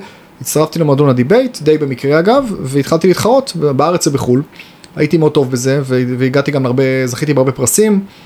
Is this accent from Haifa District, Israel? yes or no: yes; Haifa, Haifa District, Israel; now in Tel Aviv, Israel; אני במקור חיפאי, היום תל אביבי כבר 20 שנה